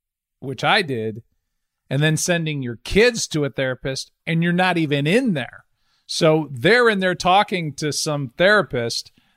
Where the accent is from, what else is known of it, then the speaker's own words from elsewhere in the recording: Chicago, Illinois, United States; born there; Well, I was born in Chicago.